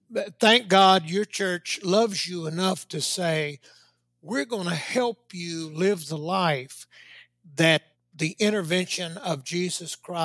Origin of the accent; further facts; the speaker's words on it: South Carolina, United States; growing up in South Carolina, it was the Black church